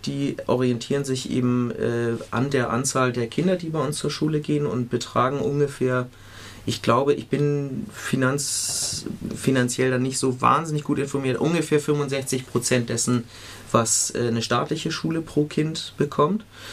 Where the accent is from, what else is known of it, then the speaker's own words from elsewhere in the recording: Hamburg, Germany; In Hamburg ist das schon, also dort, wo ich herkomme, ist das schon seit Jahrzehnten Schulkultur gewesen.